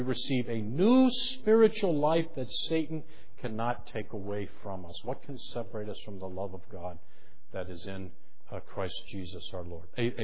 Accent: Detroit, Michigan, United States; I'm from Detroit, and when you live in a big city and they, you know, when they snowplow these parking lots

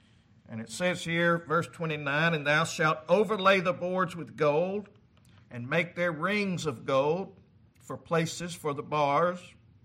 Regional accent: Arkansas, United States; now in New Jersey, United States; And I'm not. I'm from South Arkansas. And the Lord had to have moved me to New Jersey because I had no desire to leave the South at all.

